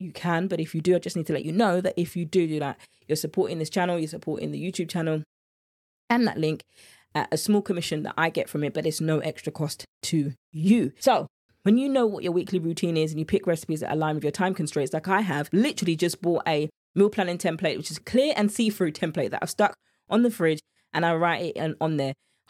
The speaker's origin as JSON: {"language": "English", "region": "England", "country": "United Kingdom", "accent": "English", "said": "You see my English accent there?"}